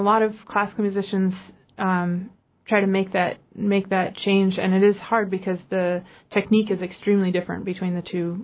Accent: Fairbanks, Alaska, United States; Yeah, I'm from Fairbanks, and as you said, my dad was a bush pilot and owned a small air service up there for a number of years

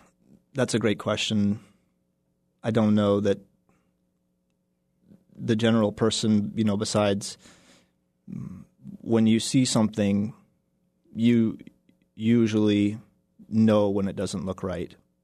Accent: Juneau, Alaska, United States; Yeah, I grew up here. I was born and raised in Juneau.

